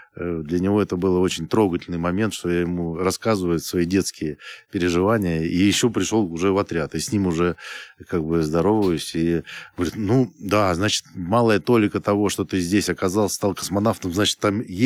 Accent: Baikonur, Kyzylorda Region, Kazakhstan; я сам вырос на Байконуре, то есть и детский садик, и школа, и к нам космонавты приезжали.

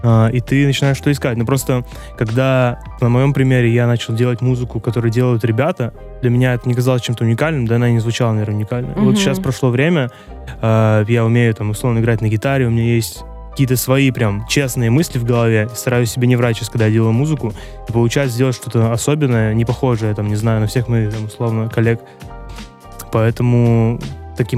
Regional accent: Kyrgyzstan; born there; moved away; В свою родную страну, где я родился. Для кого-то, наверное, новость. Я родился в Кыргызстане.

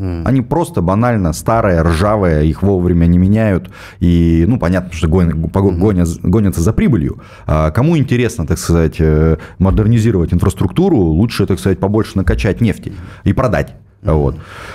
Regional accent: Komi Republic, Russia; Я из Республики Коми, соответственно, вот обратите внимание

